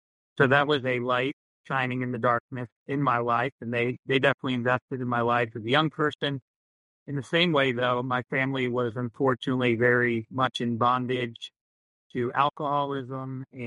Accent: Baltimore, Maryland, United States; I grew up in Baltimore, Maryland

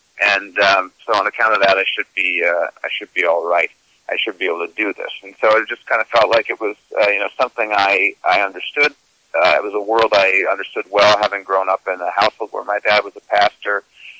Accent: Minnesota, United States; born there; also born or lived in Utah / Connecticut; But I grew up kind of in a host of congregations throughout the country. I was born in Minnesota, lived in Utah for a while, and Connecticut for a while.

